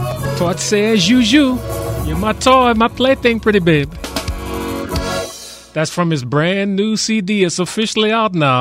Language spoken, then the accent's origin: English; Opelousas, Louisiana, United States; And don't forget … 's performing tonight in my hometown of Opelousas.